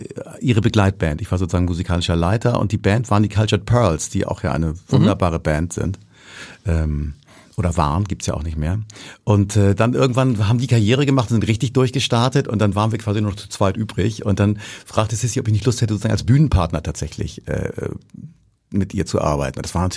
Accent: Hamburg, Germany; ich war ja ein Prolet, ich kam ja aus, also meine Eltern lebten in Bahrenfeld und da mein Vater in Othmarschen der Organist war, bin ich auch in Othmarschen zur Schule gegangen

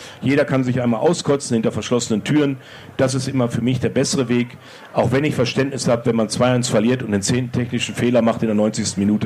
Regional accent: Castrop-Rauxel, North Rhine-Westphalia, Germany; Castrop-Rauxel, mein Geburtsort

